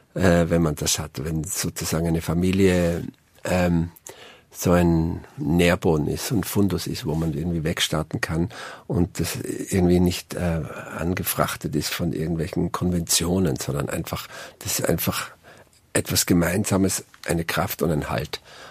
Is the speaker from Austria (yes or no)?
yes; Tyrol, Austria; born there; Also geboren bin ich da im Wiebtal in Igels und Wiebtal und zwischen Brenner ist das, also zwischen der Staatsgrenze, zwischen Brenner und Innsbruck.